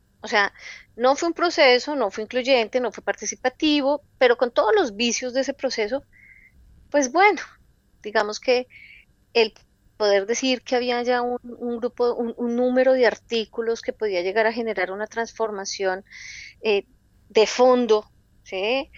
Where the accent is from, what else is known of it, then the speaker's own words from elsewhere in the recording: Colombia; no logramos vernos como colombianos.